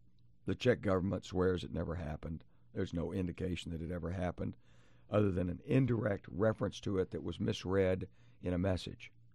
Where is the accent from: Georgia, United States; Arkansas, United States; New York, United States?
Arkansas, United States; now in Birmingham, United States; I'm in the South here in Birmingham, and I grew up in Arkansas.